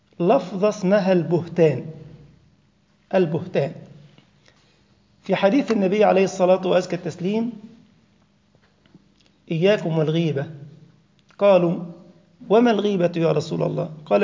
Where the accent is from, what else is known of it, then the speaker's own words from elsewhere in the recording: Egypt; عندنا في مصر مثلا الزوجة تريد أن تضر زوجها